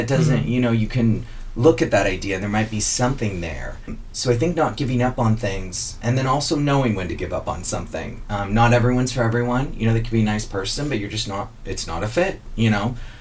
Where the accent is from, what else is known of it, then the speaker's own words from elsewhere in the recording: United States; I'm from America, so I'm like, faith.